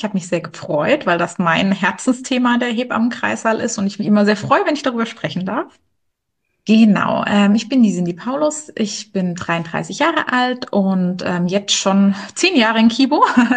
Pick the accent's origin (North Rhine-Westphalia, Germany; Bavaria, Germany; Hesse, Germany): Bavaria, Germany; now in Kirchheimbolanden, Germany; ich bin ja kein richtiger Pfälzer. Das ist tatsächlich so, ich komme aus dem schönen Bayern. Unterfranken ganz genau